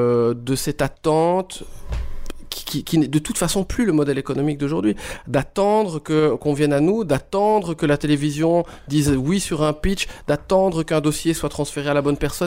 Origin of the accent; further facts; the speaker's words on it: Wallonia, Belgium; Chez nous, en Wallonie, on a tendance à ou comparer à la France directement